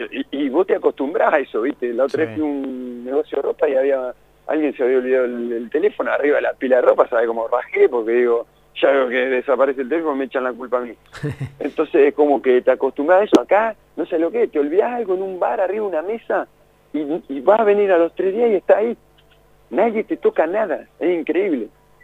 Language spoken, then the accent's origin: Spanish; Argentina; Vos viste cómo somos los argentinos.